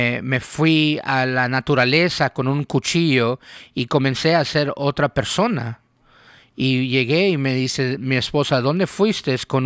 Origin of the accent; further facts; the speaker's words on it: United States; No deberíamos de vivir una vida donde como americanos trabajamos más horas que los japoneses y tomamos menos vacaciones.